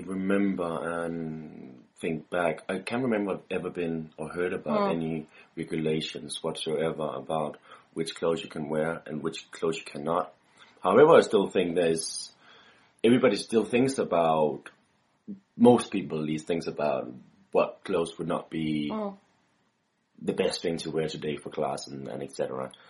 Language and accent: English; Denmark; I come from Denmark.